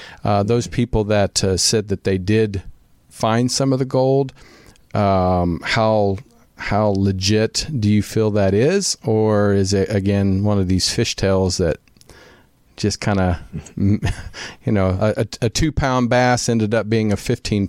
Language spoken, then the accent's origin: English; Midwest, United States; because I'm from the Midwest, and I know in my small town, especially back in the day, maybe not so much now